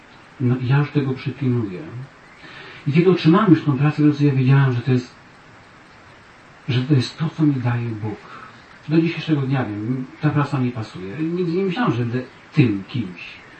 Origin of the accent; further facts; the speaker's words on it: Połczyn-Zdrój, West Pomeranian Voivodeship, Poland; moved away; ja nigdy nie myślałem, że wyjadę kiedykolwiek z Połoczyn, a dla mnie Połoczyn to jest Połoczyn, to jest moje rodzinne miasto